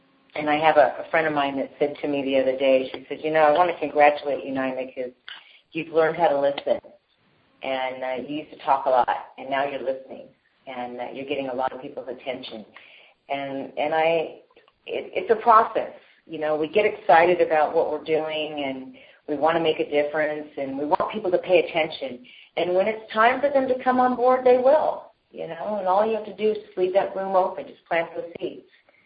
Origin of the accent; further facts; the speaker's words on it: Alameda, California, United States; I'm from Alameda, California.